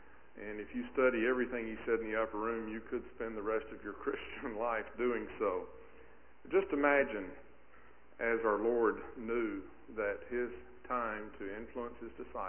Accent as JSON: {"language": "English", "region": "Alabama", "country": "United States", "tie": "born or raised there", "accent": "southern", "lives_now": "Texas, United States", "said": "God's choice was for me to be born and raised in Alabama, and I guess if you can't be from Texas, then Alabama's probably second, so at least in our book. I trust that my southern accent will be acceptable to you this morning."}